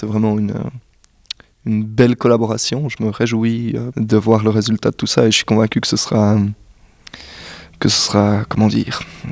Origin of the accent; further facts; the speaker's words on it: Saint-Imier, Bern, Switzerland; j'ai grandi à Saint-Imier. Et j'ai fait l'école à Saint-Imier